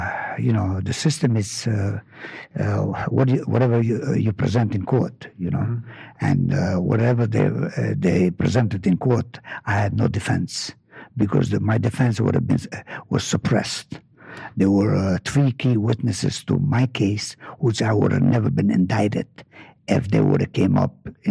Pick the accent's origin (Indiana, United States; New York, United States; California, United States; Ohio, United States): New York, United States; New York City; Yeah, I grew up in New York City. My life. I lived there all my life.